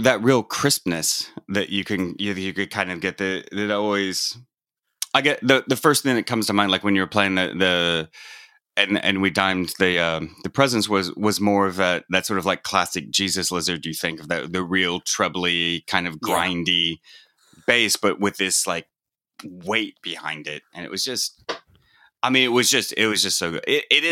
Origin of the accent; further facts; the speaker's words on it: United States; maybe this is different because I grew up in the States and stuff